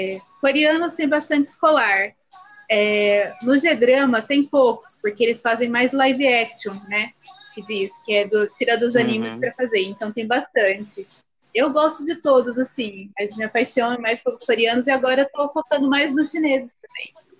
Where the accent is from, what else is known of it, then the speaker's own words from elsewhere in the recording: Limeira, São Paulo, Brazil; Eu sou administradora do Otoki Dramas. Eu tenho 30 aninhos. Sou de Limeira, São Paulo.